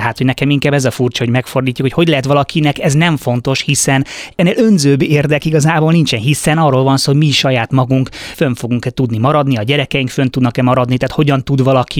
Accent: England, United Kingdom; vezethető vissza, hogy én Angliában voltam gyerek, ott a BBC-n, David Attenborough természetfilmeken nőttem föl

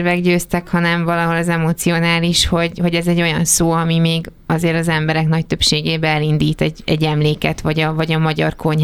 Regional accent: Jász-Nagykun-Szolnok, Hungary; én a Szolnok mellől származom

